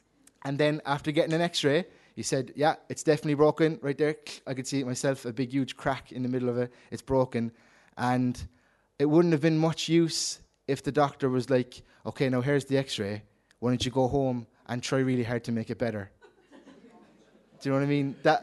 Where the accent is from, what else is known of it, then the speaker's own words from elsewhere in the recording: Ireland; We know we might not, as like people growing up in Ireland, where, I mean, the Ten Commandments, you might be hear of it, but it's not something that like really pushed in our country.